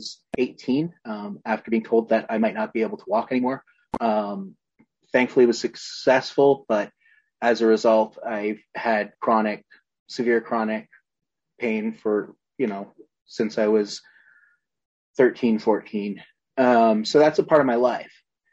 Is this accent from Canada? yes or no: yes; Alberta, Canada; My folks were both immigrants to Canada. I grew up in outside of Calgary in a very small town, less than 500 people.